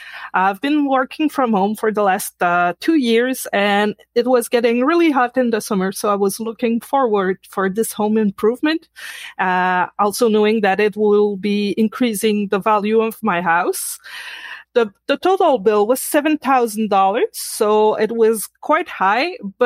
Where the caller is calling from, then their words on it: Quebec, Canada; I'm calling from Quebec, Canada.